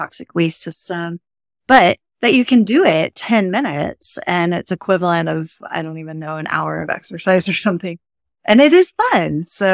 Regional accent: Florida, United States; now in Lake Tahoe, United States; I'm actually from Florida. And as we know, in Florida, it can be very hot.

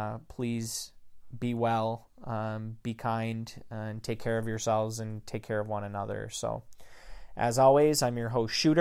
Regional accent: Michigan, United States; accent: Yooper; so she kind of will poke fun at my accent every now and then when my Uper slang gets real thick.

